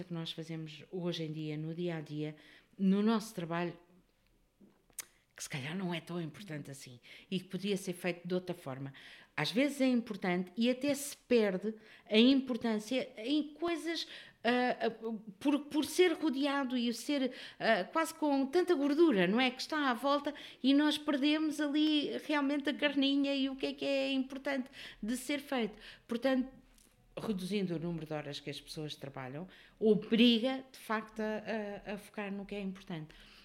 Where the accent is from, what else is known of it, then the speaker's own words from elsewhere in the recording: Portugal; somos latinos, somos portugueses, gostamos de fazer muitos considerandos e muitos...